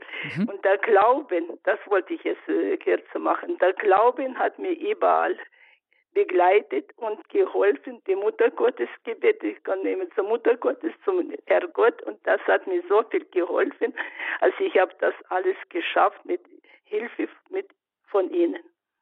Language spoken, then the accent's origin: German; Ural, Russia; Ich bin, erzogen, geboren bin ich in Nordural, das war Kommendatur und alles da.